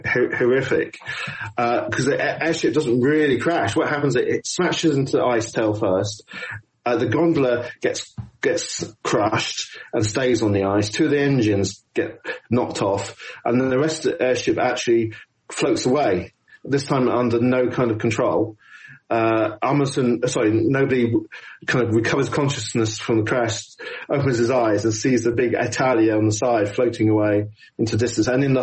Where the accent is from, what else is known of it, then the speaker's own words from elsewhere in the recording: United Kingdom; Like Brexit, you know, as a British person, you can't help see some of these things in that event.